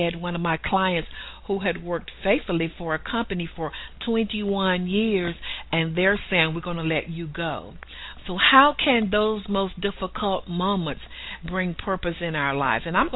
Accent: Chattanooga, Tennessee, United States; I grew up in Chattanooga, Tennessee, went to college, had my master's degree.

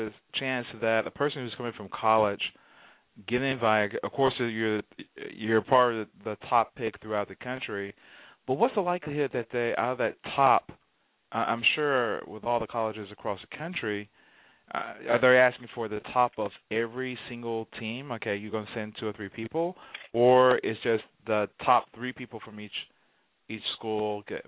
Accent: Houston, Texas, United States; now in Dallas, United States; I'm from Houston. I live in Dallas.

